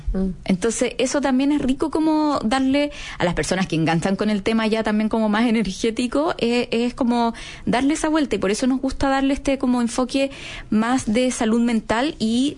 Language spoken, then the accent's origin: Spanish; Chile; acá los chilenos y la cultura como latina en general somos muy apegados